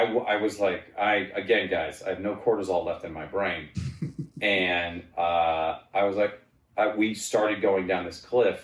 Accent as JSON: {"language": "English", "town": "Seattle", "region": "Washington", "country": "United States", "tie": "born or raised there", "said": "See, I grew up in Seattle, where it was like, yep."}